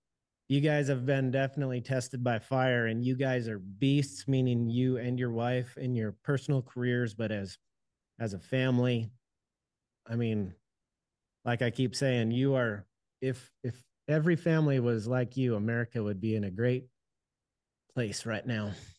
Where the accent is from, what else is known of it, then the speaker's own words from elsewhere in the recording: South Dakota, United States; I grew up in South Dakota in the middle of nowhere ranching, right? Call me country dumb.